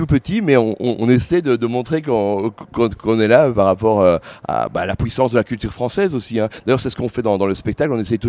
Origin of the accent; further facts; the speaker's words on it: Belgium; on est Belge, on débarque dans un pays où il y a 165 millions de spectateurs possibles